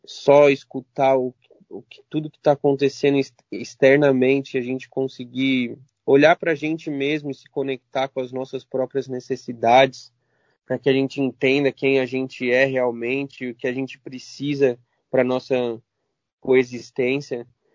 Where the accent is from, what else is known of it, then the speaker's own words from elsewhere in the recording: São Paulo, Brazil; born there; first language ar; Portuguese is a second language; Eu fui nascido em São Paulo. Só que os meus pais são imigrantes do Líbano. Então, quando eu nasci, eu aprendi a falar o árabe primeiramente.